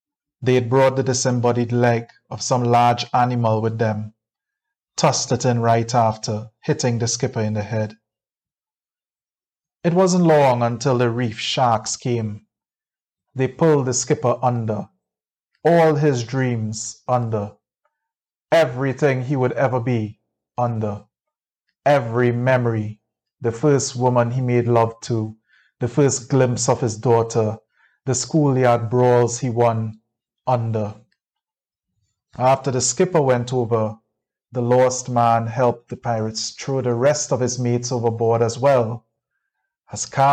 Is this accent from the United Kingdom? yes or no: no; Trinidad & Tobago; I am a writer from Trinidad and Tobago. I was born here, I am based here, worked here, was educated here, Trini to the bone.